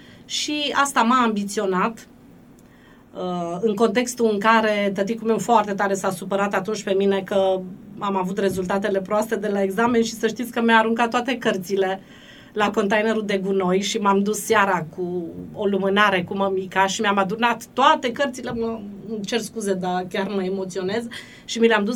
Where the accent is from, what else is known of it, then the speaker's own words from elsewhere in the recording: Ocna Mureș, Alba County, Romania; M-am născut în Ocna Mureș, am crescut în Ocna Mureș, m-am format ca om în Ocna Mureș.